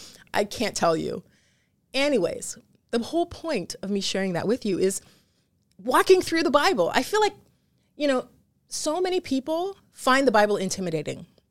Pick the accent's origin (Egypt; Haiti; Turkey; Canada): Canada; Ontario; now in United States; I was born and raised in Canada, in Ontario.